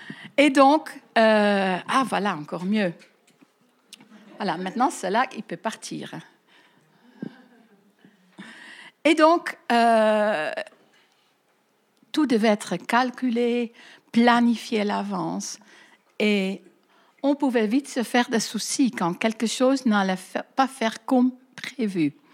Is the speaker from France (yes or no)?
no; Netherlands; French is a second language; nous, les Néerlandais, pour ceux qui ne le savent pas encore, qui n'étaient pas là hier soir, donc moi je suis hollandaise des Pays-Bas, et c'est un beau petit pays